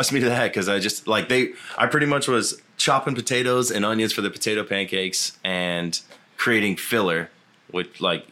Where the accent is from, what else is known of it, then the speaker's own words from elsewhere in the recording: Fort Myers, Florida, United States; I was born in Fort Myers, Florida. And we kind of grew up kind of poor.